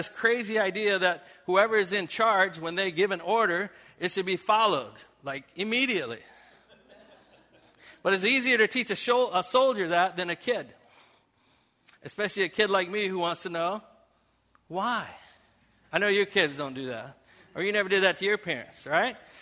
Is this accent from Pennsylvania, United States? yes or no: no; Dugway Proving Grounds, Utah, United States; born there; also born or lived in New Mexico / North Carolina / New York; my dad was in the Army. And so I was born in Dugway Proving Grounds, Utah. And I lived there for all of 7 days. And as soon as I was old enough to get on a plane, we flew to New Mexico